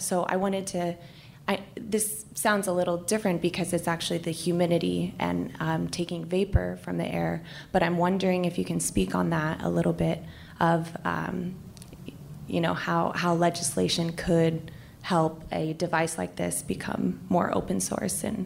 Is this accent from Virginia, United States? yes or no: no; Tucson, Arizona, United States; I'm from Tucson, Arizona.